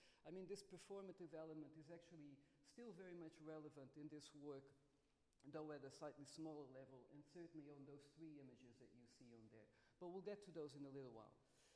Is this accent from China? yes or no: yes; China; also born or lived in Portugal; So I'm Portuguese by birth, but I've never really lived in Portugal. My folks moved to China just after the revolution in Portugal, which was in 74. So I grew up in China most of my life. I lived there for 18 years.